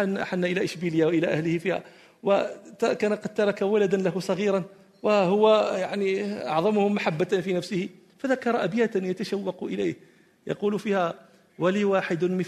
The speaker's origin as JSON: {"language": "Arabic", "country": "Morocco", "said": "وهذا كان طبيبا، كان في عهد دولة الموحدين عندنا في المغرب"}